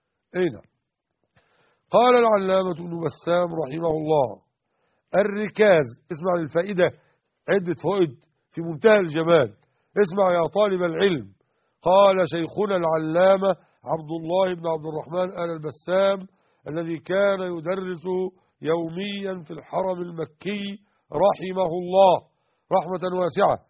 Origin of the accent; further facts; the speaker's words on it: Egypt; اما في الدلتا عندنا في مصر متر واحد ومطلع مية